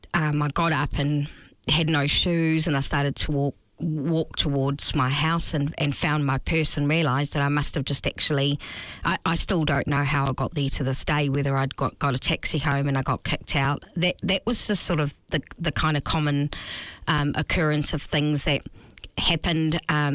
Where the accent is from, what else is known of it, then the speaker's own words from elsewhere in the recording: Scotland, United Kingdom; moved away; I was born in Scotland and raised in Scotland as a young child, and it was just part of the culture that I was raised